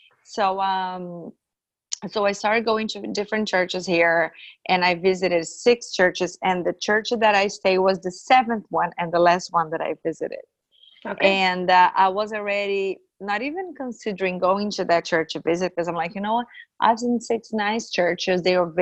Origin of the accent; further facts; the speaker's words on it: Brazil; English is a second language; moved away as an adult; now in St. John's, Canada; I'm actually originally from Brazil. But I've been living here in Canada for next month will be 7 years. Okay. And I live in Newfoundland. I live just outside St. John's, where is the capital.